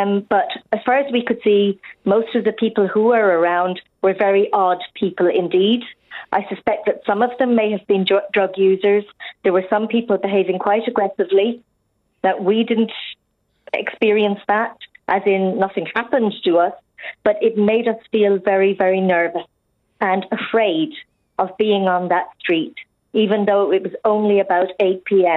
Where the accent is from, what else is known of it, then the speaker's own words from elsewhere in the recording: Ireland; In fact, we were saying, and we're obviously Irish people.